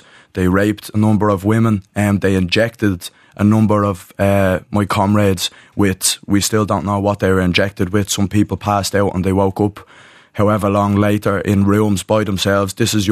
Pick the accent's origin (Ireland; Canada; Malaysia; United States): Ireland; us as Irish people